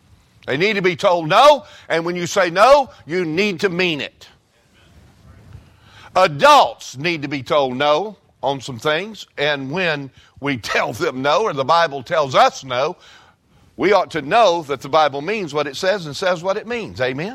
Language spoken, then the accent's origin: English; United States; We're not exempt from this because we're American.